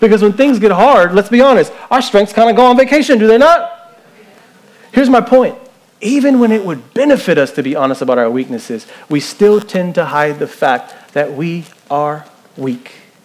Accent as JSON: {"language": "English", "town": "Las Vegas", "region": "Nevada", "country": "United States", "tie": "born or raised there", "said": "I was born and raised here in Las Vegas. You probably don't see that a lot."}